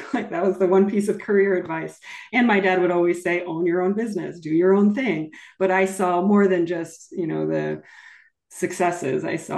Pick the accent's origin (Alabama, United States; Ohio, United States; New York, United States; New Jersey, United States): New Jersey, United States; I grew up right outside of Princeton.